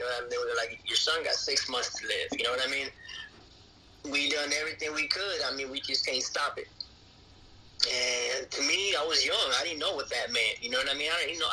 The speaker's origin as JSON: {"language": "English", "region": "Texas", "country": "United States", "tie": "born or raised there", "also_born_or_lived": "California", "moved": "as an adult", "lives_now": "Monterrey, Mexico", "said": "I was born here in Monterrey, Mexico. So when I was 14 months old, I went to California. We migrated to the U.S. And from California, when I was five, we went to Texas from five and up, right?"}